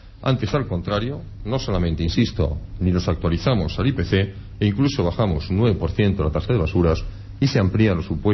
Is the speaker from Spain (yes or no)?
yes; Community of Madrid, Spain; este motor funciona única y exclusivamente con el carburante que los propios madrileños nos damos a nosotros mismos